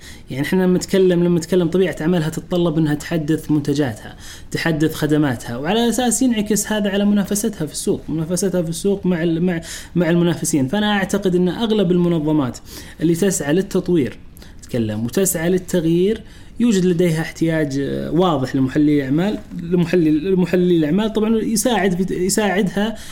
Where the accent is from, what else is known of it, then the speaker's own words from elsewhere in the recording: Saudi Arabia; محللين الاعمال عندنا في السعوديه غالبا مرتبطين بالمشاريع التقنيه بشكل كبير